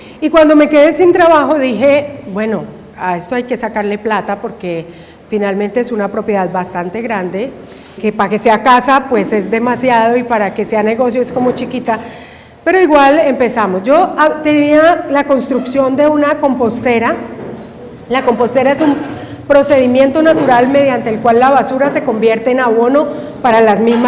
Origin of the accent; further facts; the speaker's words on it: Santander, Colombia; Y no somos de aquí, somos santandereanos, mi padre era antioqueño, y llegamos a Loreto por esas cosas de la vida y nos quedamos